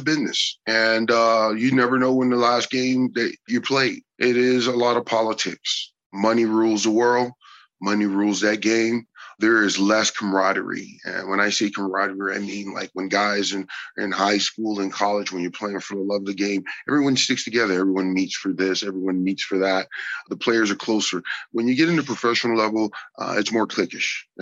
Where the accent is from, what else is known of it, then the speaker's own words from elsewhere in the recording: North Carolina, United States; I'm from North Carolina. I was born and raised on the Northeastern Seaboard.